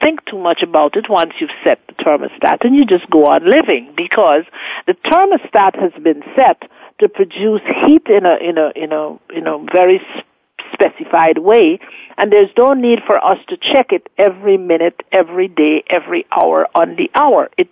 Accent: Guyana; I was 16 years of age. I am from Guyana in South America.

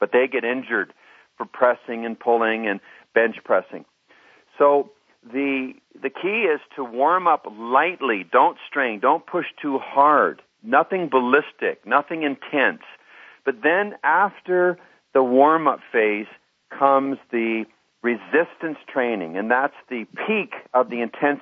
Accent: Alberta, Canada; Now, I grew up in Alberta

